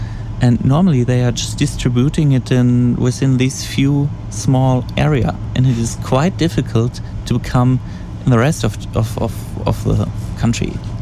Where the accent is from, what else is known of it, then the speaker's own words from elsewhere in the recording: Cologne, North Rhine-Westphalia, Germany; Well, I personally, I am from Cologne, and in Cologne there's absolutely no way of getting this drink.